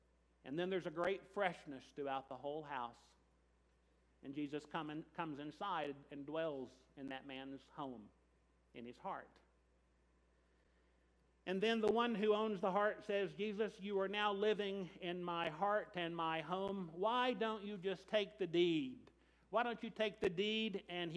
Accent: Gatlinburg, Tennessee, United States; going to a Christian conference in my presbytery growing up in Gatlinburg, Tennessee one winter with a lot of other young adults

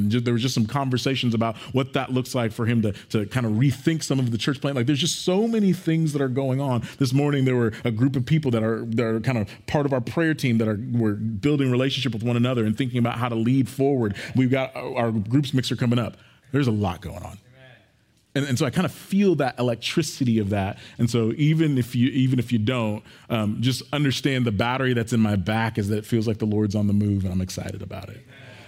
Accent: Moore, Oklahoma, United States; And then we were going to a kind of a small country suburban church in Moore, which is my hometown.

